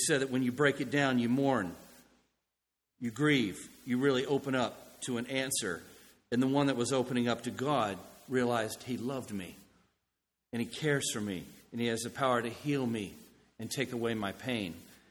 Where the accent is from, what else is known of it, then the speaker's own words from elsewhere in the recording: the South, United States; I grew up in the South, and Chick-fil-A's were on every corner